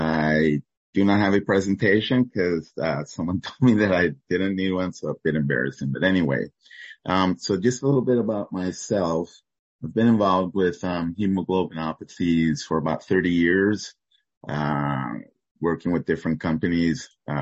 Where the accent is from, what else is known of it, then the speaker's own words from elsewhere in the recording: Colombia; English is a second language; This is true even for my home country, Colombia